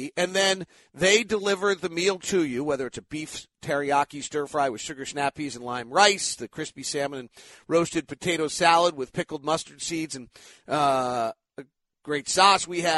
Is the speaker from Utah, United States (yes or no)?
yes; Salt Lake City, Utah, United States; also born or lived in California; I grew up in Salt Lake City, being raised in the good years of Stockton, Malone, and Sloan.